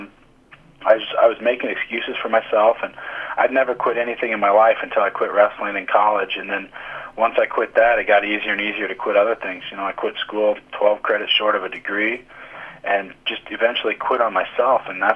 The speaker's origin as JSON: {"language": "English", "town": "Belle Plaine", "region": "Iowa", "country": "United States", "tie": "born or raised there", "said": "I was. I grew up in Belle Plaine, Iowa."}